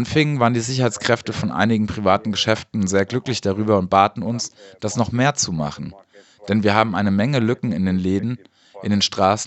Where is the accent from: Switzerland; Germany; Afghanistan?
Afghanistan; Ja, ich bin aus Afghanistan.